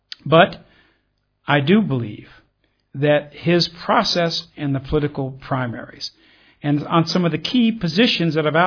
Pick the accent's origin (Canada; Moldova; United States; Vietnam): United States; I am an American who believes that the United States of America, our principles, our Constitution, our rights, our freedoms, our liberty, our prosperity, is inseparably bound up with the European American people.